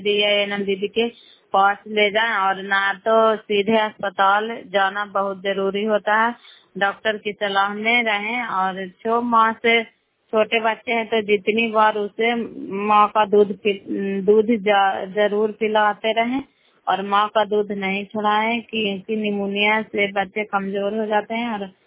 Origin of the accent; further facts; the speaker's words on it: Bihar, India; नालंदा जिला पराय ब्लॉक का निवासी हूँ।